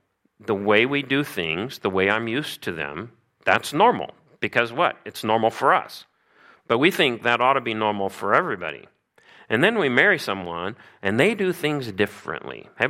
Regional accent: Missouri, United States; that's probably a good experience for me to have growing up in Missouri and not experiencing much cross-culturally.

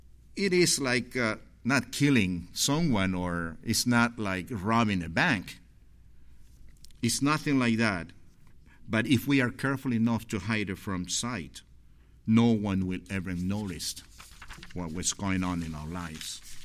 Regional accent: Ecuador; English is a second language; I'm a gringo from Ecuador, so I have problems with the language still.

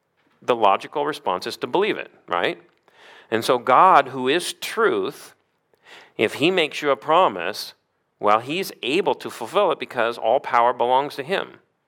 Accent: Missouri, United States; I grew up in Missouri, and we used to go to a Boy Scout camp where the closest town was like 10 miles away

